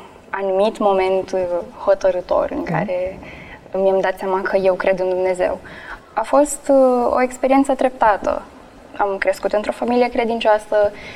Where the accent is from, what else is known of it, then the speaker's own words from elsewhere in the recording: Alexandria, Teleorman, Romania; now in Bucharest, Romania; Sunt din Alexandria, acum locuiesc în București.